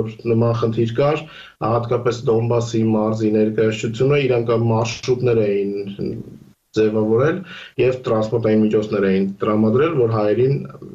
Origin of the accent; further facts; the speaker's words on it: Armenia; now in Ukraine; երբ ինչպես մենք կարելիցիկ Հայաստանից են, իրենք գնալու տեղում են